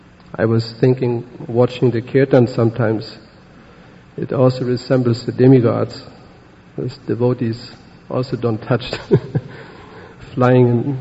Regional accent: Germany; accent: German; You have to excuse my German accent and vocabulary.

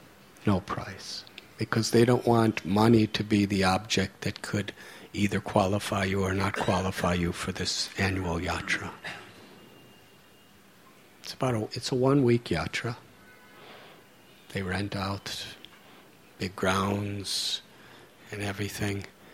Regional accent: United States; I was born and raised in America.

